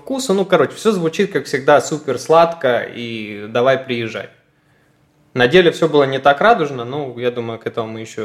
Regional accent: Dnipro, Dnipropetrovsk Oblast, Ukraine; born there; moved away; Я родился в Днепропетровске, Украина. Люблю свою родину

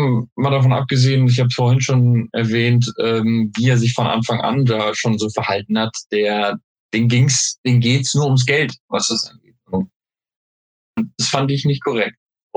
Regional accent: Bingen, Rhineland-Palatinate, Germany; Geboren und in der Region aufgewachsen.

